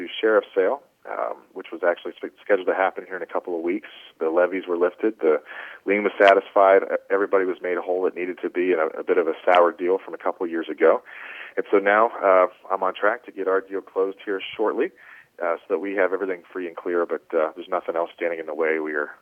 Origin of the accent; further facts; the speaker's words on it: Franklin, Pennsylvania, United States; I'm from Franklin, was born and raised, and then went off to college and eventually moved back to the area and set up a company here in the oil region